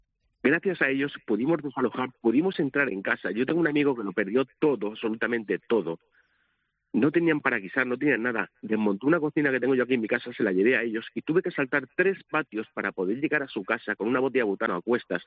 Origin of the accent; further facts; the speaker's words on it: Seville, Andalusia, Spain; los que somos del Parque Alcosa somos de una pasta especial. Allá donde vamos, soy del parque.